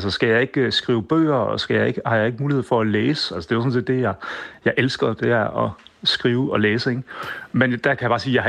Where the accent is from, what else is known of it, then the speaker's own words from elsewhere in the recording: Sabro, Central Denmark Region, Denmark; jeg er vokset op i Sabro i Østjylland, og overhovedet ikke blandt akademikere